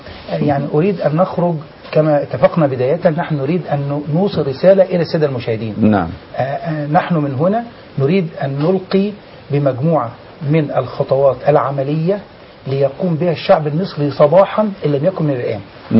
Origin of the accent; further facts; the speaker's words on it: Egypt; وأنا كمواطن مصري ليس أكثر